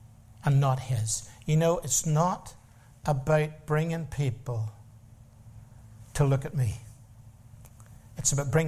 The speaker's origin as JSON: {"language": "English", "country": "Ireland", "tie": "born or raised there", "said": "I grew up in Ireland, and I grew up beside Paddy Rogers"}